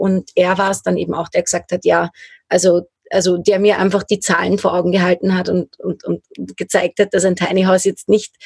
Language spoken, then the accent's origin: German; Lower Austria, Austria; 30 Jahre jetzt, jung und ich komme aus Niederösterreich ursprünglich. Wir sind mittlerweile in der Steiermark, im Sommer vor allem und im Winter halt im Van unterwegs.